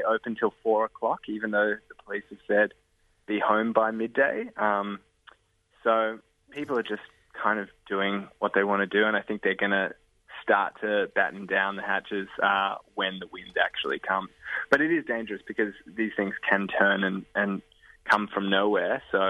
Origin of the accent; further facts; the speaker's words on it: Sydney, New South Wales, Australia; So I'm from Sydney, yeah.